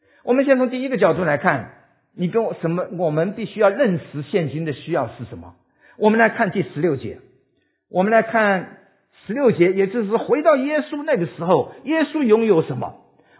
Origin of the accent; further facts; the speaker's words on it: China; 犹太人跟我们中国人一样，离开世界之前所讲的话语都是很重要的。